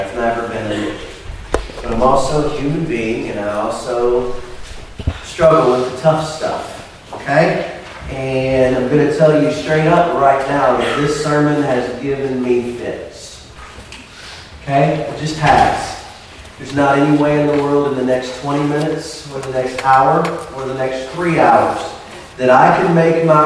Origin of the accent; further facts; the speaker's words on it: United States; As an American citizen, as a member of the human race, as all of those things, I am.